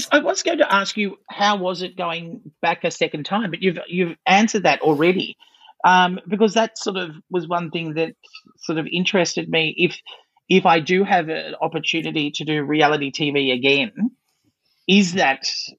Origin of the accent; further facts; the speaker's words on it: Claremont, New South Wales, Australia; I grew up in the country. I grew up in Claremont.